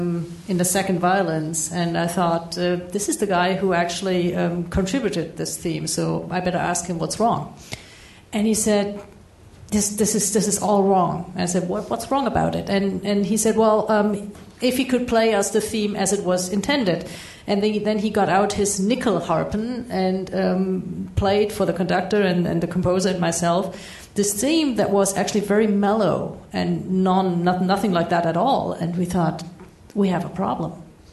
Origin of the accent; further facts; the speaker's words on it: Munich, Bavaria, Germany; and well, I'm from Munich